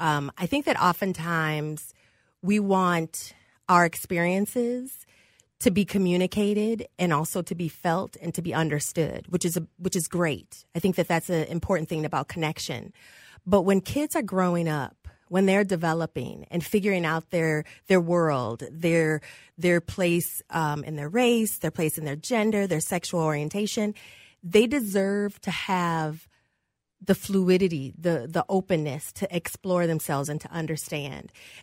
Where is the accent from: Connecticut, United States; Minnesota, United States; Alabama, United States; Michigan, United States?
Michigan, United States; Detroit; I'm from Detroit, Michigan. I'm the last of eight kids. My parents are from America's Georgia. My dad and mom moved up to Detroit when Henry Ford opened the first plant.